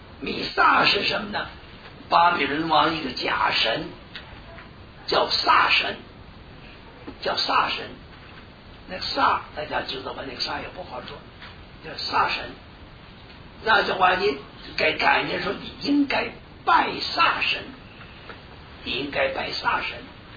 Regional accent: Northeast China, China; 我小时候我三岁，我生在东北，三岁东北沦陷，被日本所占领。

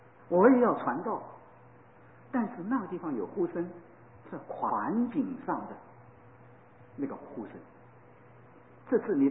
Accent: Guangdong, China; 我是广东人，我学经济的

